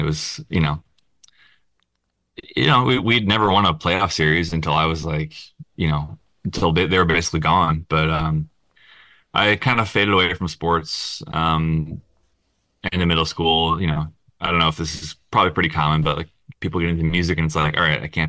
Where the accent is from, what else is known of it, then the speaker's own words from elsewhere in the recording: Wisconsin, United States; You know, I grew up in Wisconsin, but my dad, my mom, my parents met in Minneapolis.